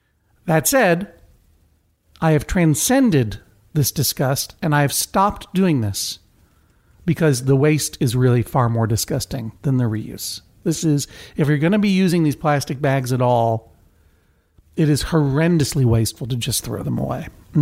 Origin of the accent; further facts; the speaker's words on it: Brookline, Massachusetts, United States; It's not something that I did growing up in Brookline.